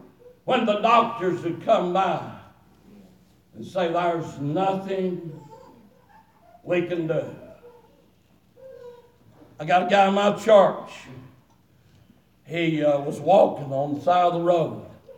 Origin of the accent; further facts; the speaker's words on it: United States; I'm an American through and through. Amen. And I'm still proud to be an American.